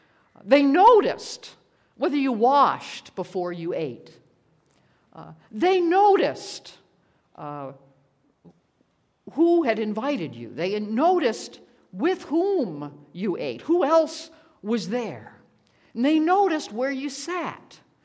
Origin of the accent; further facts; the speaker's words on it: Washington, District of Columbia, United States; Now, I come from Washington, D.C., spent many years there.